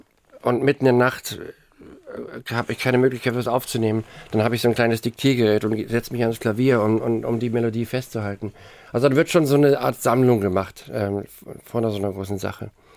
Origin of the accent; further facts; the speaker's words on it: Munich, Bavaria, Germany; Ich bin eigentlich ein Wahlbayer. Ich fühle mich da auch sehr wohl. Also aufgewachsen, bewusst aufgewachsen bin ich ja auch in Bayern und in München. Aber meine Wurzeln auch geistiger Natur sind schon auch noch im Norden.